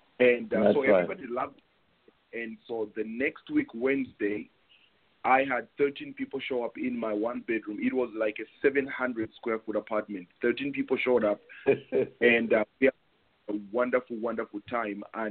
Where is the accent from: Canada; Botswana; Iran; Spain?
Botswana; moved away as an adult; now in United States; When I came from Botswana, I before I came to the United States, I was running a church in Botswana